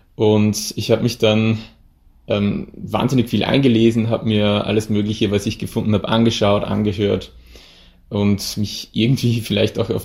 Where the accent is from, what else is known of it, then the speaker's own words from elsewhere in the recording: Vienna, Austria; ich komme aus Wien